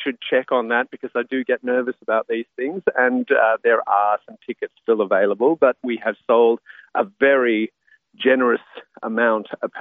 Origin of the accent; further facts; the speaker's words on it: Australia; moved away as an adult; now in Ireland; growing up in Australia with all the British culture and establishment, I just assumed I'd probably move to the UK somewhere. And when I first moved to Ireland, I suddenly realized how similar Ireland was to Australia